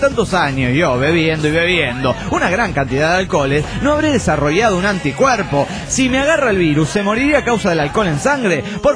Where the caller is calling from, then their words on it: Santa Fe, Argentina; Hola, soy … de Santa Fe, capital, República Argentina.